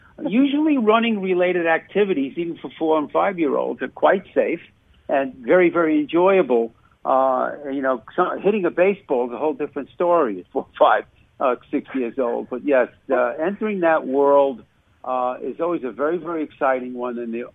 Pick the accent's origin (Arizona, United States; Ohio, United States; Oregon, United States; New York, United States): New York, United States; moved away; I grew up in New York. Lacrosse was huge. I came to the Midwest decades ago.